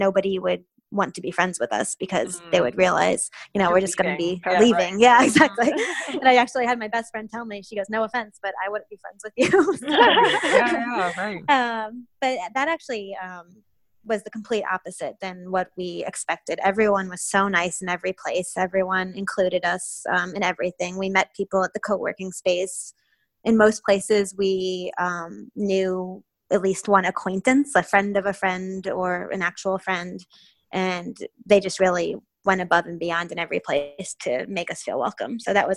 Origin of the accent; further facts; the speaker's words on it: Midwest, United States; moved away as an adult; also born or lived in Boston; I mean, I'm originally from the Midwest, so that was my natural personality that I've been suppressing for the last the last 4 years in Boston.